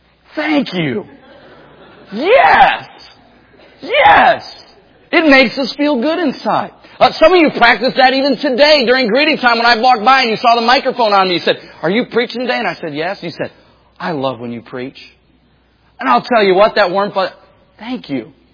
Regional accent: Michigan, United States; now in Portland, United States; I grew up in Michigan. Coffee was like, I mean, there was coffee shops around, but moving out here to Portland, it's like, good night, there's a Starbucks every 3 feet.

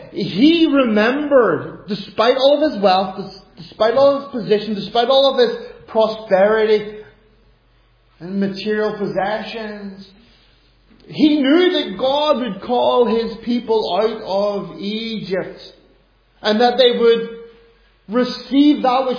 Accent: Ireland; I sing with all my heart because I'm an Irishman.

